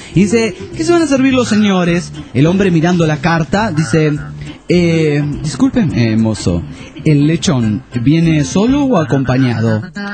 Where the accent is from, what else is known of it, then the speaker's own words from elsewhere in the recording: Olavarría, Buenos Aires Province, Argentina; Bueno, soy de Argentina, Buenos Aires, Olavarría.